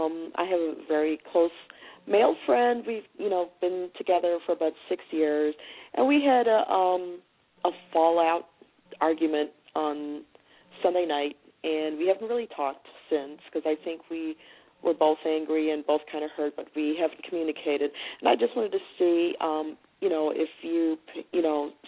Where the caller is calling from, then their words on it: Michigan, United States; I'm calling from Michigan.